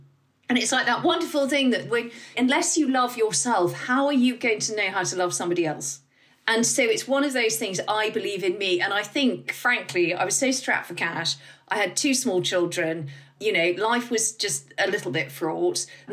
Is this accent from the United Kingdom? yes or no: yes; United Kingdom; I don't know whether this is because we're British or what